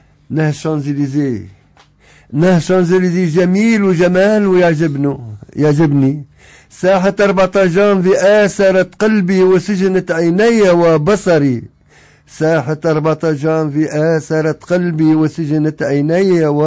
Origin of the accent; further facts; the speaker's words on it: Msaken, Sousse Governorate, Tunisia; نحييكم يا كرام باسم تونس العزيزة ومدينة مساكن الحبيبة، مسقط راسي ومرتع صغري وشبابي.